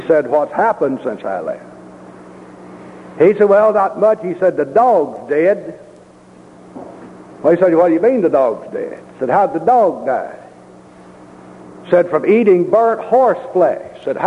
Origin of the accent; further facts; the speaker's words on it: Alabama, United States; He mentioned the fact that I'm from Alabama.